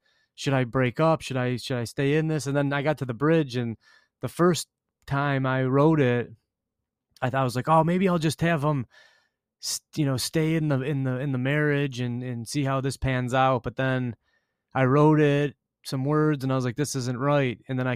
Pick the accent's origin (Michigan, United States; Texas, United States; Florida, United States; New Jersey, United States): Michigan, United States; Grosse Pointe; but us growing up in Grosse Pointe, it's like our lives weren't very difficult.